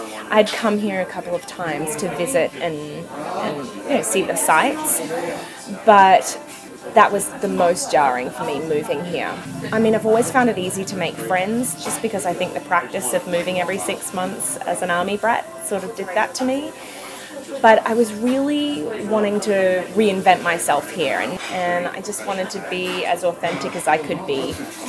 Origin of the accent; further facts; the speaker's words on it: Gold Coast, Queensland, Australia; also born or lived in Townsville; I was born in an army base hospital in Townsville, and then I moved every 6 months of my life until I got to high school and my dad said, "That's enough, we got to stop moving," so we got out of the army and I grew up on the Gold Coast.